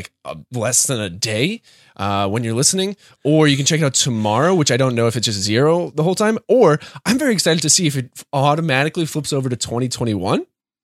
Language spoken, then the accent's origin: English; New Hampshire, United States; So, you know, I'm from New Hampshire and we're still in New Hampshire.